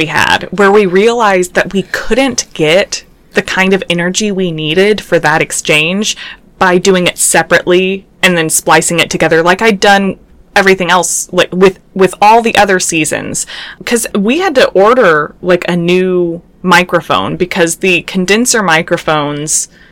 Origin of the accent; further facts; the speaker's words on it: Texas, United States; So number one, I grew up in Central Texas, at least for like half my childhood, and so I do kind of know what the accent is like